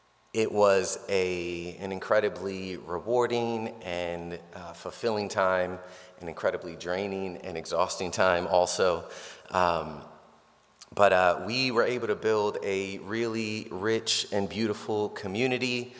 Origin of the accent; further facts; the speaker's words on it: New York, United States; now in Lancaster, United States; We're from New York, and in New York, this is Lancaster, and only Amish live here.